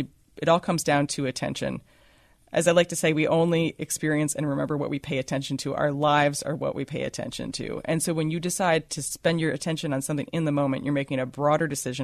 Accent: New York, United States; And granted, I'm from New York and basically still can't drive very well

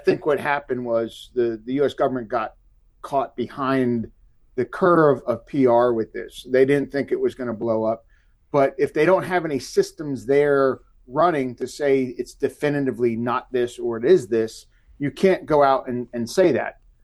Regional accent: New Jersey, United States; I was a teenager. I grew up in New Jersey.

